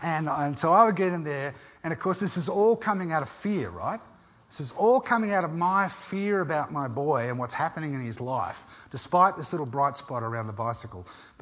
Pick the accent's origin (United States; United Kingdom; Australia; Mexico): Australia; I'm an Australian, okay?